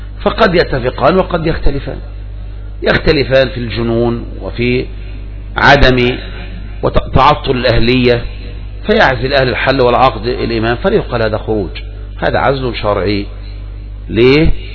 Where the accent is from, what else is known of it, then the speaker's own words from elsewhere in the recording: Egypt; عندنا في مصر